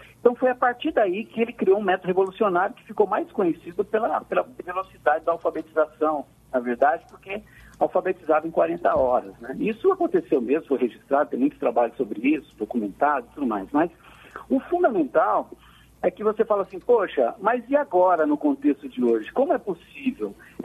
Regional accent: Minas Gerais, Brazil; now in São Paulo, Brazil; eu sou mineiro, na verdade.

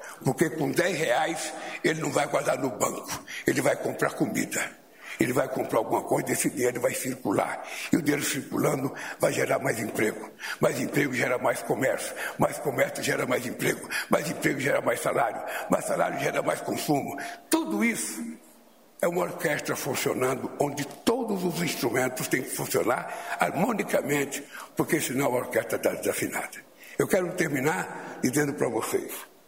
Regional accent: Caetés, Pernambuco, Brazil; A minha tristeza ficou, sabe, lá para o passado, lá quando eu vim de Caetés, que era a tristeza da fome, da incerteza.

